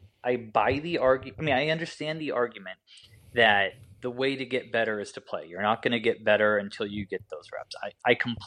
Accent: Indiana, United States; I'm from Indiana. I grew up a Colts fan.

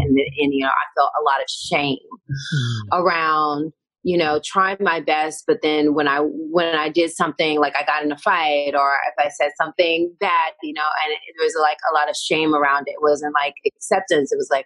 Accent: Tennessee, United States; Growing up in Tennessee, it was just black and white.

